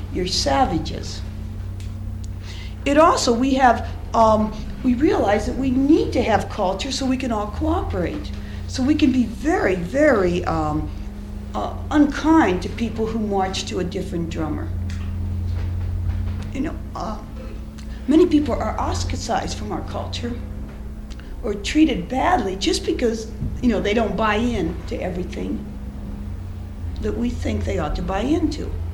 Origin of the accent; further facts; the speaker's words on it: Wilbur, Nebraska, United States; moved away; I was raised in Wilbur, Nebraska. And Wilbur's a small, great big metropolis of 1,360 people.